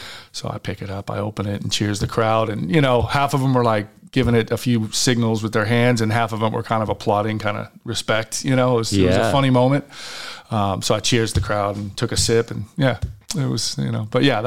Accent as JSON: {"language": "English", "town": "Las Vegas", "region": "Nevada", "country": "United States", "tie": "born or raised there", "said": "When I was a kid growing up in Vegas, the person I idolized, which is Tony Schumacher"}